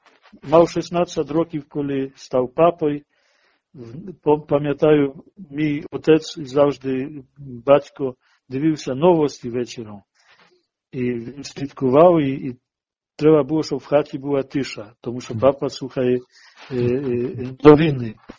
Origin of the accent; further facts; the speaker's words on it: Zaporizhzhia, Zaporizhzhia Oblast, Ukraine; І я там говорю, що я з Запоріжжя і так далі.